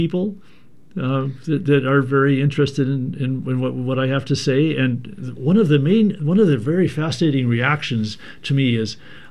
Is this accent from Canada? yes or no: no; Portland, Oregon, United States; that growing up in Portland myself, I lived in the northeast neighborhood.